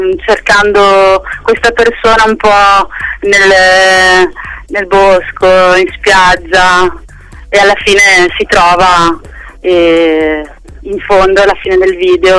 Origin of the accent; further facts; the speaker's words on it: Cervia, Emilia-Romagna, Italy; mentre io sono di Cervia, e siamo andati in spiaggia qui vicino a noi